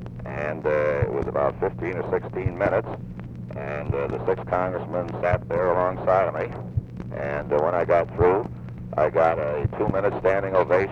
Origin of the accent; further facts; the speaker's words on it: United States; but my God, I'm an American that knows down deep in my heart what we've got to get done.